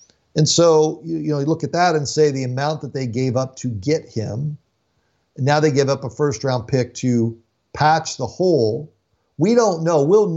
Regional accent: San Diego, California, United States; I grew up in San Diego, Brent Strom with Randy Jones, the lefty on the mound. This is me as a kid, okay?

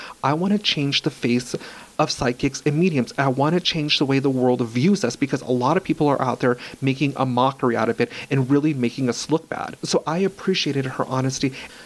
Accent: Los Angeles, California, United States; born there; He was born in Ohio. I was born in Los Angeles.

